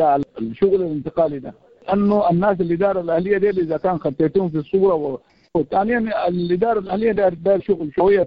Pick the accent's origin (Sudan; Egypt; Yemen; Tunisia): Sudan; Darfur; انا من دارفور طبعا